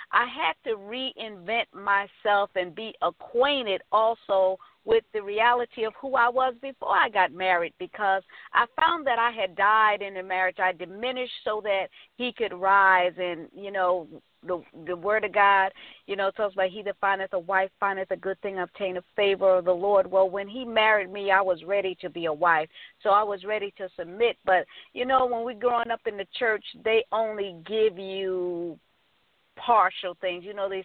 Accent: New York, United States; also born or lived in South Carolina; I'm from New York. Well, actually, I'm from South Carolina, but was raised in New York, and here I'm settled in South Florida.

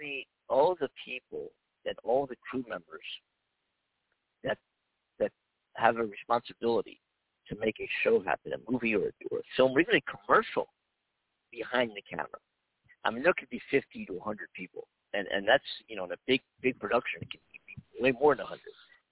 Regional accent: Hollywood, California, United States; so I've been on many sets here not in Hollywood, in Hollywood, in California, my hometown, doing movies and taking little parts and things like this and TV shows and little projects.

